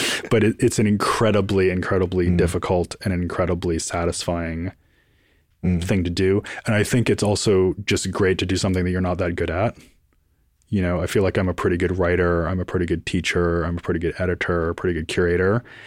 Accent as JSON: {"language": "English", "town": "Boston", "region": "Massachusetts", "country": "United States", "said": "Yeah, so I'm from Boston. So there's a lot of Irish music, a lot of Irish American folks up there."}